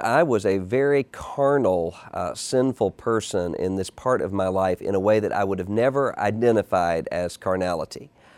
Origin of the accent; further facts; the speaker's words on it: Wool Market, Mississippi, United States; I am 37 years old, and I was born in Biloxi, Mississippi. Grew up there in a little small community called Wool Market.